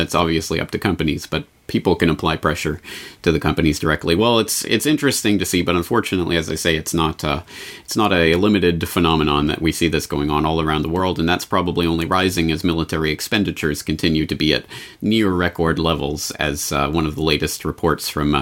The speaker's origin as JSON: {"language": "English", "country": "Canada", "tie": "born or raised there", "said": "And of course, I had the same type of indoctrination as a Canadian youth, thinking about the heroic exploits of Canadian military around the world"}